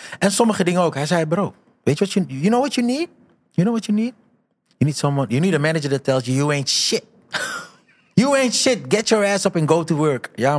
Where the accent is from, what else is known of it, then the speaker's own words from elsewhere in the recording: Amsterdam, North Holland, Netherlands; Ik ben Amsterdammer natuurlijk.